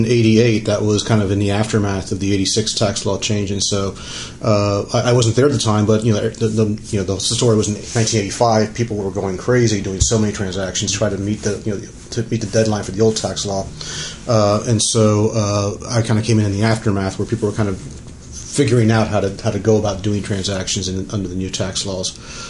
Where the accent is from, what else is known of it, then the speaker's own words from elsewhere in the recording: Miami, Florida, United States; also born or lived in Chicago; Lived there till I was five and then moved to Miami.